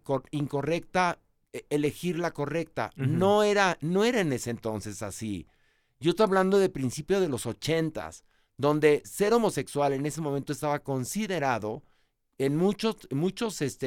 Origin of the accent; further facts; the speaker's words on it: Mexico; De niño aquí en México vi obras musicales maravillosas.